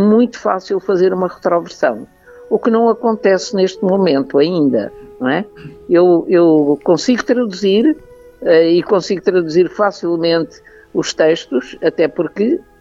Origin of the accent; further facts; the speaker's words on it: Madeira, Portugal; also born or lived in Angola / Mozambique; Mas já nasci na Ilha da Madeira e, portanto, os primeiros anos já foi com um sotaque diferente. Depois estive em África. Vivi em África muitos anos, em Angola e Moçambique